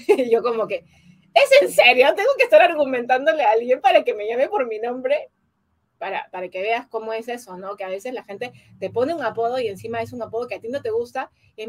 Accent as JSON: {"language": "Spanish", "country": "Peru", "said": "No, China, soy peruana, ¿no?"}